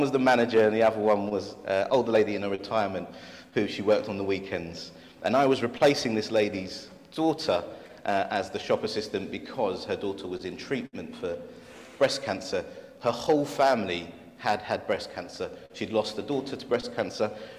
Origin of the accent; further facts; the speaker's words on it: Deptford, London, United Kingdom; I was brought up in Broccoli, Deptford, and I had to go through Peckham